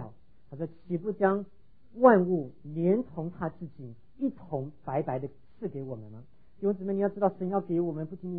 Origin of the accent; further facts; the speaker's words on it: Taiwan; now in United States; 我在台湾离开台湾前最大的也不过就是这么大啊。